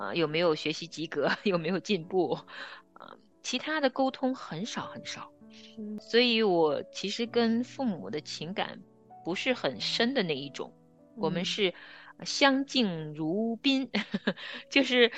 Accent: China; 我那个时候是因为国家政策有户口的问题，是不能够跟着爸爸妈妈去城市的，所以我生在农村，长在农村，我是在乡间小路里长大的

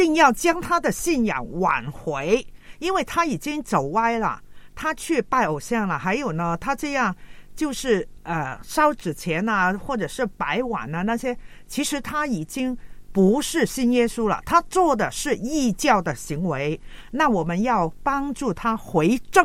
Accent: China; 因为呢，我们中国人呢，不是当死去的长辈是人

